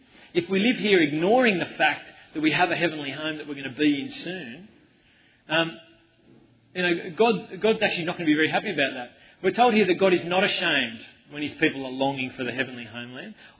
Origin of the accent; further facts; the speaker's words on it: New South Wales, Australia; I was born in Canada, but I spent most of my life in Australia. But what that means is I have a citizenship in Canada and in Australia, and so my identity is an Australian, Canadian, whatever you want to call it.